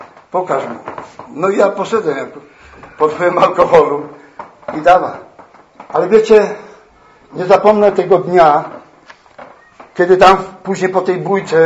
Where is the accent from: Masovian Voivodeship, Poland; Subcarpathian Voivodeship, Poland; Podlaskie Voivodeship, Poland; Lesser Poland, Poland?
Lesser Poland, Poland; Oświęcim; a ja pochodzę z Oświęcimia.